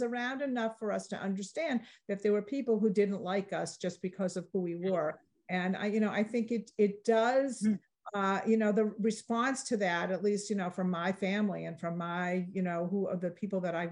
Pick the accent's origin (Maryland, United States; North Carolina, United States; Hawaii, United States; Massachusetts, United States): Massachusetts, United States; I grew up in Massachusetts, which is what Randy was referring to, and we always experienced it somehow, some way.